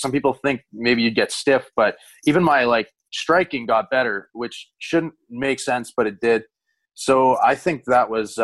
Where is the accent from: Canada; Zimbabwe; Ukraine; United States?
Canada; Bonnyville, Alberta; I grew up in Bonnieville, so town's about 6,000 people. Yeah, I guess it's quiet. It was an oil field town, so a lot of people come there for work, working out of town and stuff.